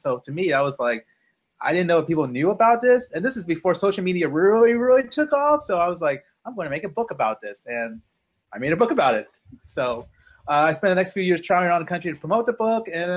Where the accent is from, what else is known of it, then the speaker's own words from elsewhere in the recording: Texas, United States; I'm from Texas.